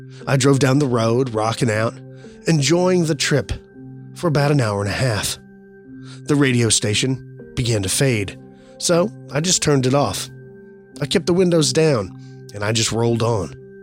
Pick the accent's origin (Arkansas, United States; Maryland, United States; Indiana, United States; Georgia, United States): Maryland, United States; Camp Springs; I grew up in Camp Springs, Maryland.